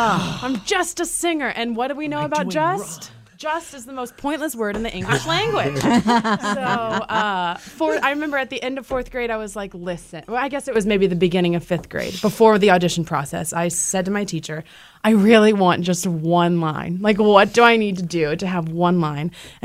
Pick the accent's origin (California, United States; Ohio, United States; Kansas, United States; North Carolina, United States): North Carolina, United States; I grew up in North Carolina.